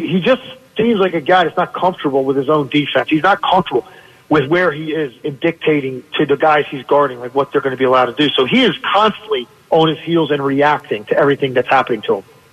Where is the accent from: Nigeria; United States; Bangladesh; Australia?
United States; Richmond, Virginia; My Richmond Spiders, my hometown, they got a great win against Iowa.